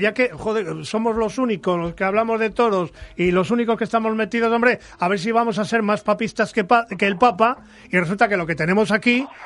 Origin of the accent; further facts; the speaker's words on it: Cantabria, Spain; Entonces, yo como cántabro me encantaría